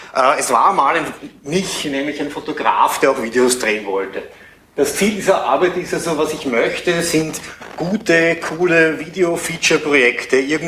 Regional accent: Austria; Ich komme aus Österreich, lebe in Wien, arbeite in Eisenstadt.

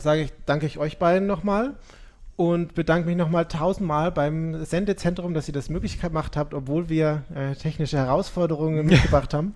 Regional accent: Nuremberg, Bavaria, Germany; Weil wir sind aus Nürnberg, da gibt es den Christkindlesmarkt

